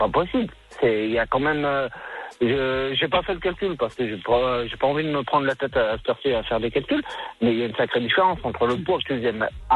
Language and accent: French; Morocco; je suis marocain, donc le Maroc pour moi c'était facile, pas cher et rapide.